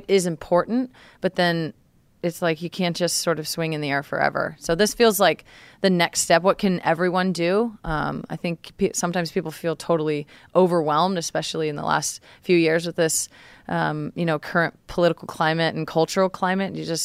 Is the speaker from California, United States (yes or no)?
yes; Redding, California, United States; also born or lived in Portland, Oregon; I was raised in Redding, California, which is pretty, rural, small town, very conservative.